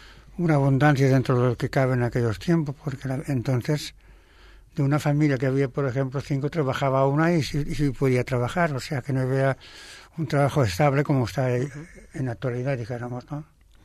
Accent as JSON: {"language": "Catalan", "town": "Villanueva del Duque", "region": "Andalusia", "country": "Spain", "tie": "born there", "moved": "yes", "said": "A Villanueva del Duque, província de Còrdoba."}